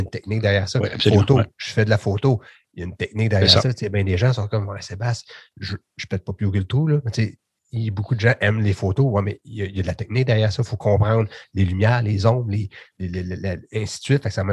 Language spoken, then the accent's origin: French; Quebec, Canada; Moi, je suis québécois, ma langue première est française. Je me débrouille en anglais